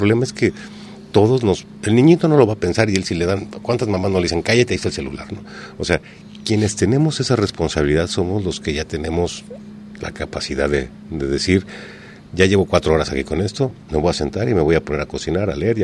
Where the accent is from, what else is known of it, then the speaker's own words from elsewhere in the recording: Mexico; Acuérdense que somos mexicanos.